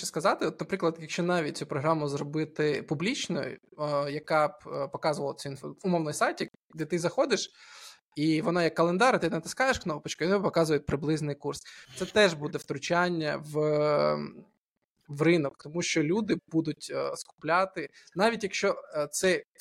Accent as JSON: {"language": "Ukrainian", "town": "Dnipro", "region": "Dnipropetrovsk Oblast", "country": "Ukraine", "said": "Я з Дніпра"}